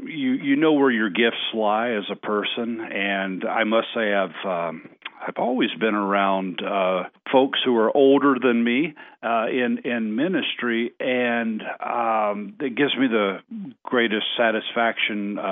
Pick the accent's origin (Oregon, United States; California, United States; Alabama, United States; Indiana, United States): Alabama, United States; now in Montana, United States; But, you know, I grew up in Alabama, and there's that thing called Southern hospitality in Alabama.